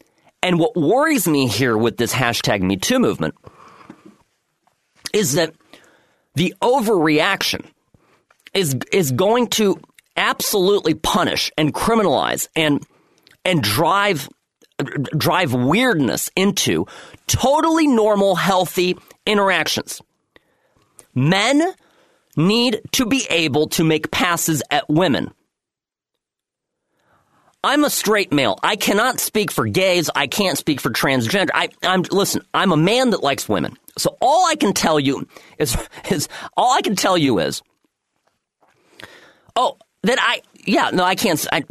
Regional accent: United States; because I'm more American than I am European. I mean, I grew up here, so I I understand the difference between European attitudes and our more prudish American ones.

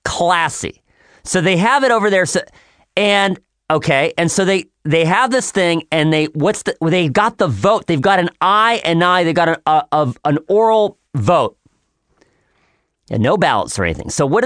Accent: Chicago, Illinois, United States; born there; I was born in Chicago.

